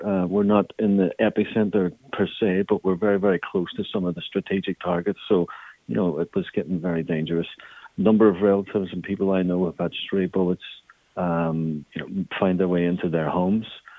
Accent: Ireland; okay, as an Irish citizen, you can go to the French embassy.

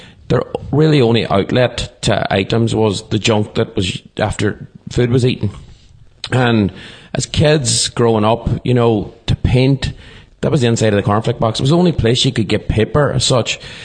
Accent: Ulster, Ireland; if I go back to growing up in Donegal, and it was a happy upbringing

